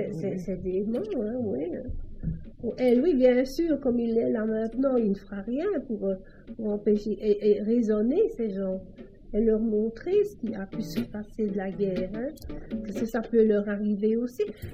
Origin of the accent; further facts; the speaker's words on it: Wallonia, Belgium; born there; je suis née à Carniole, au Borinage. Et j'avais 3 ans quand la guerre s'est déclarée.